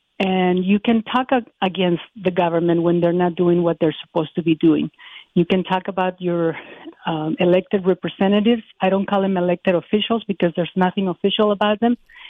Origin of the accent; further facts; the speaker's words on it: Mexico; moved away as an adult; now in United States; I am a legal immigrant. I came here from Mexico